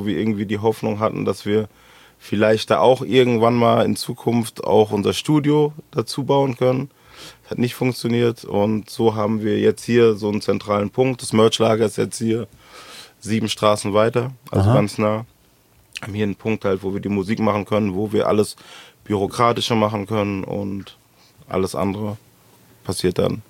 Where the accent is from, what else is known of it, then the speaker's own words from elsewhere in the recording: Frankfurt, Hesse, Germany; born there; Ich bin geboren in Ginnheim, im Markus Krankenhaus.